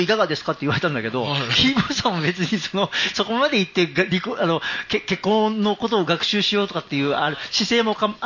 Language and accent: Japanese; Wagu, Mie, Japan; 中学校の時ですよ。和具中学校出身ですけどね。